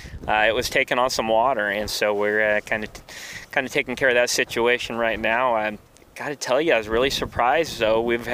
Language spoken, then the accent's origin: English; Alaska, United States; I'm born and raised in Alaska. When you're out on the water and you need help, you go to where you can get help. That's the Alaska way.